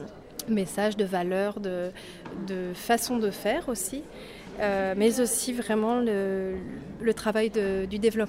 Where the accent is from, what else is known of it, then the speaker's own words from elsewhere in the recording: Brussels, Belgium; je viens de Bruxelles.